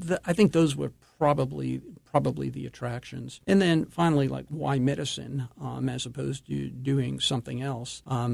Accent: Long Island, New York, United States; I was born in New York and grew up for the most part on Long Island. I went to a public high school, Wantagh High School in Wantagh, New York.

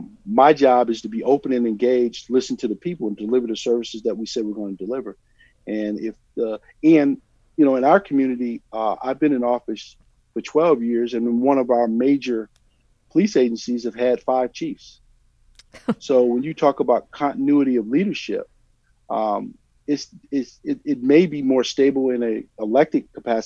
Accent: Bessemer, Alabama, United States; born there; A grandfather, and I was born in Bessemer, Alabama.

